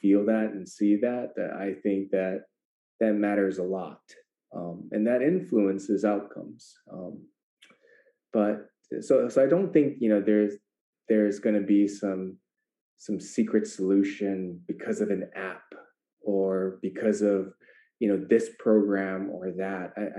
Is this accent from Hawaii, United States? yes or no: yes; Hawaii, United States; So I think, yeah, I'm from Hawaii